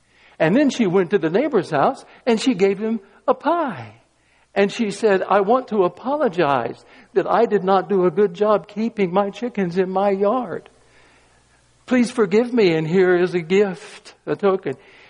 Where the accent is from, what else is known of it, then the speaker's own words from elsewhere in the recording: Rockingham, North Carolina, United States; True story, when I was a boy, young boy growing up in Rockingham, North Carolina, Mrs. Copeland lived four doors down the street from me.